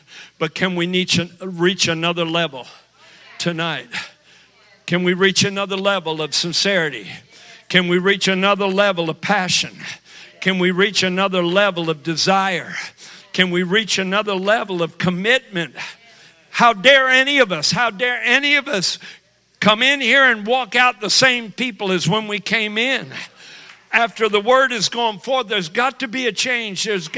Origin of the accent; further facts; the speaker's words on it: Monterey, California, United States; born there; I was born in California, in Monterey, California, 1951, for such a time as this.